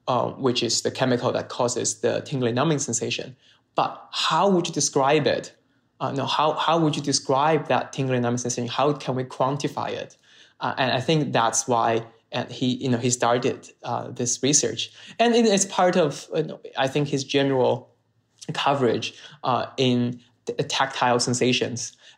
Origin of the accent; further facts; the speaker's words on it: Sichuan, China; English is a second language; now in Beijing, China; I went to college in Beijing, and I moved to Beijing, and I'm from Sichuan.